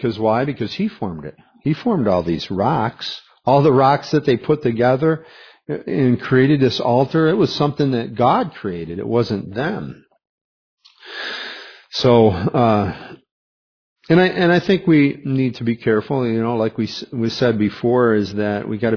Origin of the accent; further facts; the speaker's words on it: West Amboy, United States; I grew up in West Amboy, the foot of the rednecks.